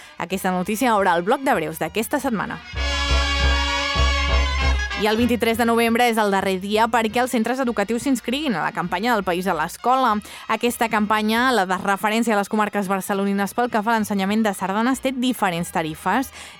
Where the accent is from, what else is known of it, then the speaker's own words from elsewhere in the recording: Calella, Catalonia, Spain; ja ho sabeu que jo sóc de Calella